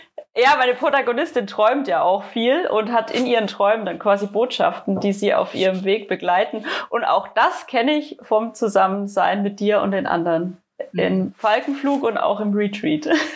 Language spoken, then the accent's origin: German; Rothenburg, Germany; ich komme aus Rothenburg und ich komme aus der kreativen Ecke.